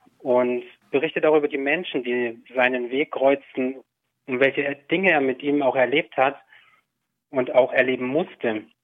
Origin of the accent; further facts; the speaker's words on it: Thuringia, Germany; born there; now in Westallgäu, Germany; Also ich wurde 1980 in Thüringen geboren und seit über 3 Jahren lebe ich jetzt in meiner Wahlheimat, dem wunderschönen Westallgäu.